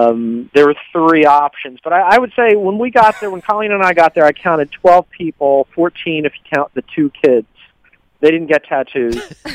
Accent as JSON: {"language": "English", "country": "United States", "said": "For those who don't know, I'm an American sports writer, and I live in Los Angeles with my wife and our two dogs."}